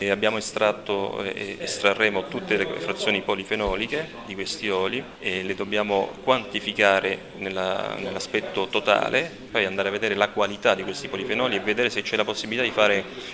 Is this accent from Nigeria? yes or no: no; Latina, Lazio, Italy; io sono di Latina e ci tengo tanto a questo territorio